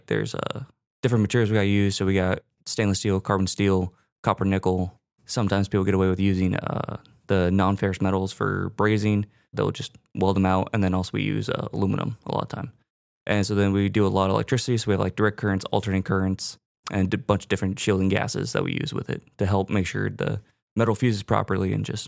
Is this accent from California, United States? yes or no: yes; Rancho Cucamonga, California, United States; I'm from Ranch Cucamonga, California.